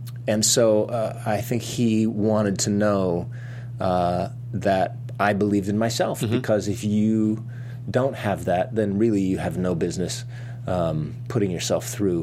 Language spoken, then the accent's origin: English; Fresno, California, United States; And mind you, I grew up in Fresno, California